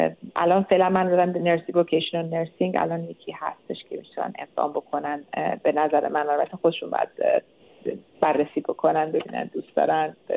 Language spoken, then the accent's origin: Persian; Iran; من حامیشون خواهم بود به عنوان یک ایرانی